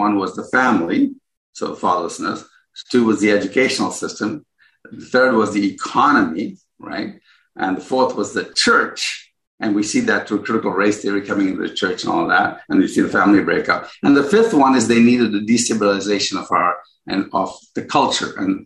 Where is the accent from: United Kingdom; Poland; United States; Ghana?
Ghana; born there; I was born in Ghana, so I know a lot of these guys